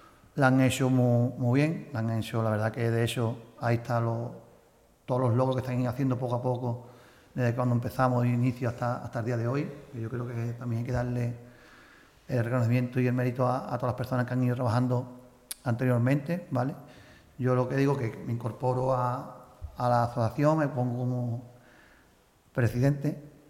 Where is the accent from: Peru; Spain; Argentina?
Spain; San Roque, Andalusia; Tenemos que tener los sanroqueños en la cabeza harta por el entorno natural que tenemos